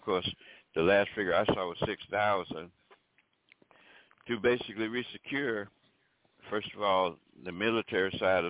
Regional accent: Alabama, United States; I have had this experience in my home state of Alabama of being told that I could not eat in a white restaurant back in the 50s.

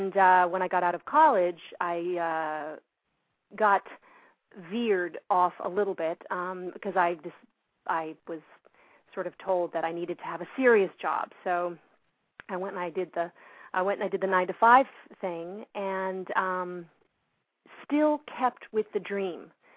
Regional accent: New York, United States; Well, I grew up in New York, and I grew up basically listening to a lot of music in my household. Both my parents are from Colombia, South America

